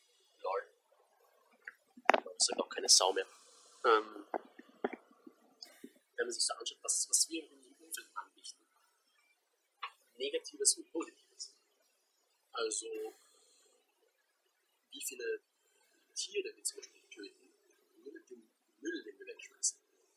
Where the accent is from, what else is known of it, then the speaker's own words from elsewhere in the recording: Austria; so als Österreicher in einer gemäßigten Zone